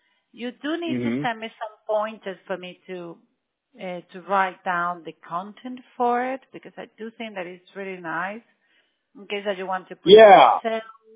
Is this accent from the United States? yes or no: no; Berlin, Germany; Well, I grew up in Berlin in the north